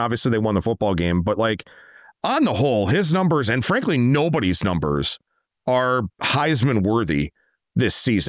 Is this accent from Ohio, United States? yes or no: yes; Cleveland, Ohio, United States; being, you know, born and raised in Cleveland, having Ohio State 2 hours down the road.